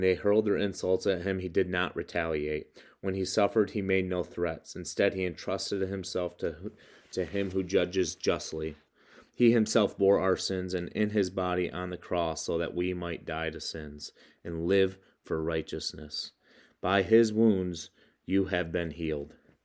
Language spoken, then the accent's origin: English; Michigan, United States; And like growing up in West Michigan, like I'm not going to say that I'm a black belt at anything